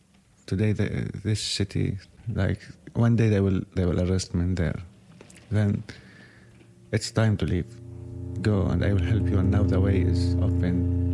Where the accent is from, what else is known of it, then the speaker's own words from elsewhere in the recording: Syria; English is a second language; now in London, United Kingdom; The adult tell them I'm a refugee. Sometimes I don't tell them I'm from Syria.